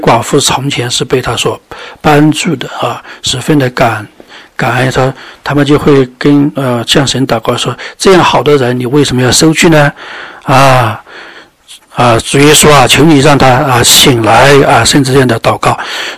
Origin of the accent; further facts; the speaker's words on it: China; 所以其实我们中国人呢，他也是